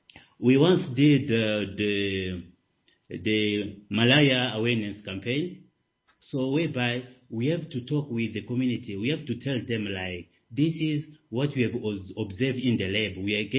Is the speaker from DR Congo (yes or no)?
yes; DR Congo; especially in my home country, DR Congo